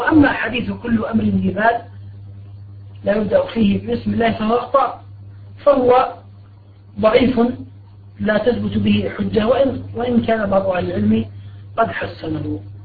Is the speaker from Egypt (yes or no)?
no; Jordan; عن جمع من أهل العلم من عندنا في بلاد الشام للأردن